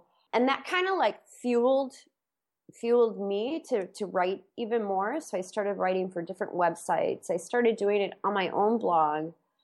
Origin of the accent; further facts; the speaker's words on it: Wisconsin, United States; now in Singapore; So actually, I'm originally from Wisconsin, so a really small town in between Milwaukee and Chicago. So I kind of grew up in that, you know, that like Chicago house scene